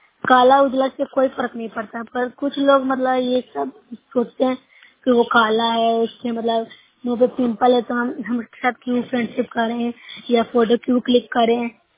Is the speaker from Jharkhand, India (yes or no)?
no; Bihar, India; मैं road side block से हूँ, जिला नालंदा के निवासी हूँ।